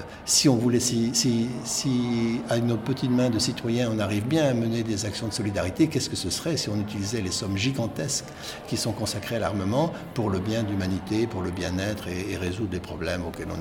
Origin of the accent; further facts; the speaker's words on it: Rennes, Brittany, France; je suis de Rennes aussi quand je suis porte-parole nationale